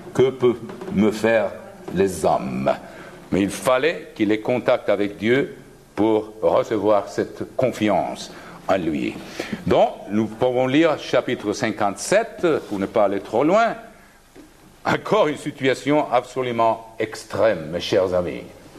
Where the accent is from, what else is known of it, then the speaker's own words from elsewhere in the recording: Switzerland; je viens de la Suisse